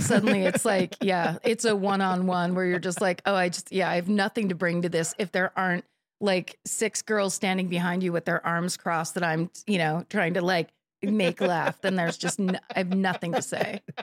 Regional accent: South Africa; I grew up in South Africa.

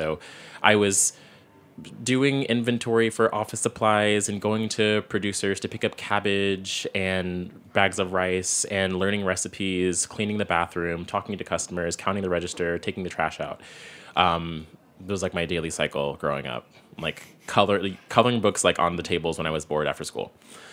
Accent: Virginia, United States; My hometown is in Virginia. Both parents being of Jamaican descent, or actually from Jamaica, I should say. I'm from Jamaican descent.

